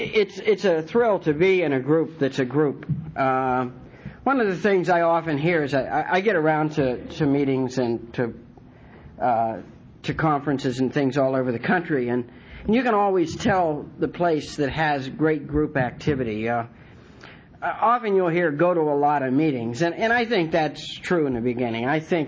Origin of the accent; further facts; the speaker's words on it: Martins Ferry, Ohio, United States; born there; But North Carolina is now my home. But I was born in Ohio, a little town, Martins Ferry.